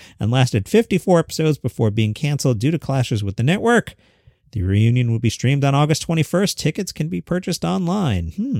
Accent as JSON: {"language": "English", "country": "Canada", "said": "I'm from Canada."}